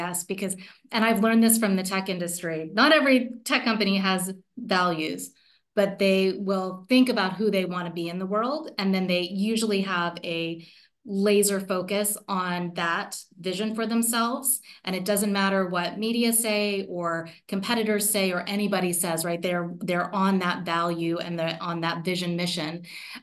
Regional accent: Nova Scotia, Canada; Yeah, grew up in Nova Scotia and a little small town there and very, very proud to be Canadian.

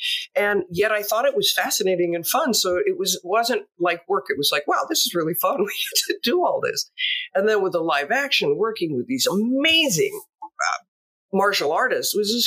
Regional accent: Hollywood, California, United States; So that my background is growing up in Hollywood.

